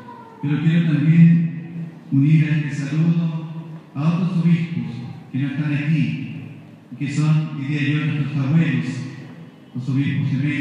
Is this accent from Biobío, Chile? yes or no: no; Puerto Domínguez, Araucanía, Chile; del sur de nuestro país, de Puerto Domínguez, mi tierra natal